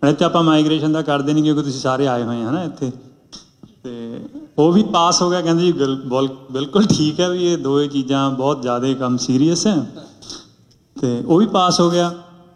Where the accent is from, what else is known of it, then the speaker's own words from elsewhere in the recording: Punjab, India; ਮੈਂ ਨਾ ਦੁਆਬੇ ਤੋਂ ਹਾਂ, ਤੁਸੀਂ ਵੀ ਬਹੁਤ ਸਾਰੇ ਹੋਣੇ ਦੁਆਬੇ ਤੋਂ ਹੀ। ਆਪਣੇ ਏਰੀਏ ਬੱਬਰਾਂ ਦੀ ਲਹਿਰ ਹੋਈ